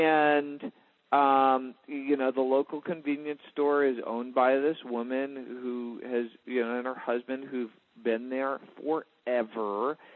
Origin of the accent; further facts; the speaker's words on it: New Hampshire, United States; we grew up in New Hampshire.